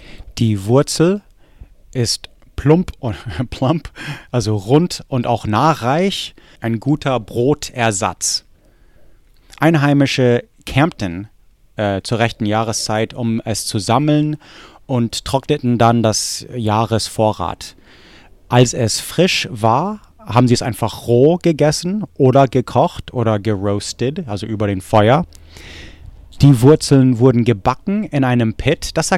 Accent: Corvallis, Oregon, United States; Und Corvallis ist meine Heimatstadt.

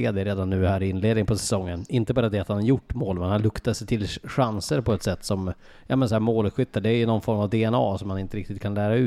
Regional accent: Västerbotten County, Sweden; Jag är ju från Västerbottenstrakten här, från grund och botten

